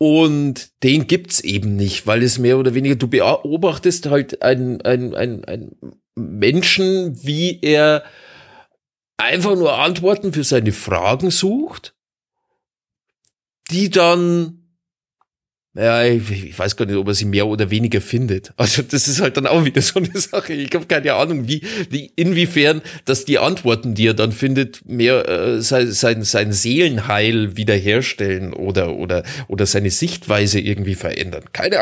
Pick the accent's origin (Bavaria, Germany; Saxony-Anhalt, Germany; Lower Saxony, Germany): Bavaria, Germany; Munich; ich bin ja Münchner